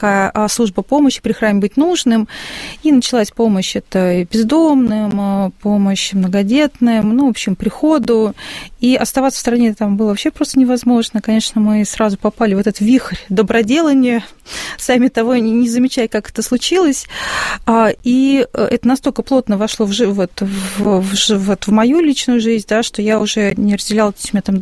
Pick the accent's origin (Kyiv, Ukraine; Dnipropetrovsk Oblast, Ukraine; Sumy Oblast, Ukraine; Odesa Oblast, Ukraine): Sumy Oblast, Ukraine; now in Volgograd, Russia; Я родом с Сумской области, с Украины, но много лет прожила в Волгограде.